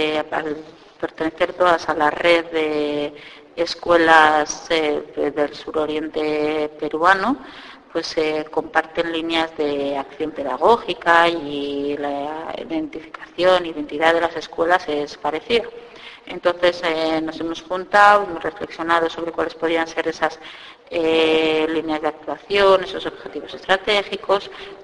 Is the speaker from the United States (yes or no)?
no; Bilbao, Basque Country, Spain; soy una profesora de Bilbao.